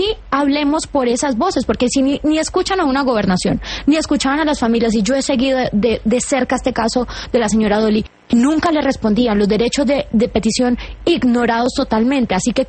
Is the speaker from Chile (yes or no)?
no; Cúcuta, Norte de Santander, Colombia; yo que soy de Cúcuta lo entiendo perfectamente.